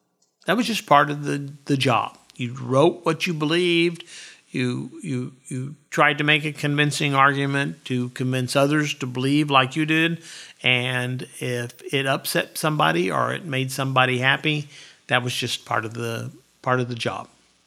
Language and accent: English; Muskogee, Oklahoma, United States; And of course, I learned all that by growing up in Muskogee and having regular interactions with the Cherokee Nation and the various chiefs and to some degree with the Creeks.